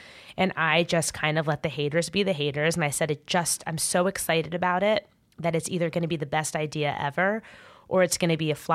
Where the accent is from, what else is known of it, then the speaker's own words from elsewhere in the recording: New York, United States; The Seinfeld episode, I grew up right outside New York.